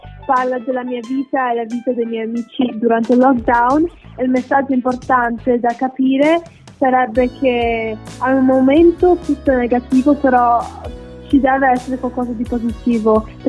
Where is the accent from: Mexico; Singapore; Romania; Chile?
Singapore; also born or lived in Treviso, Italy; now in Dublin, Ireland; Ho preso anche spunto da tipo amici in Singapore, perché sono cresciuta a Singapore, poi amici in Italia, l'America, qua a Dublino.